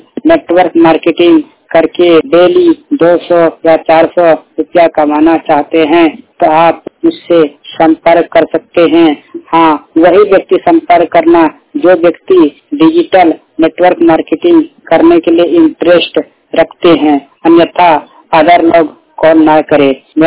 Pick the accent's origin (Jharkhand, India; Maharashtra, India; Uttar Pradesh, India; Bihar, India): Jharkhand, India; मैं झारखंड गोड्डा डिस्ट्रिक्ट से बिलोंग करता हूँ।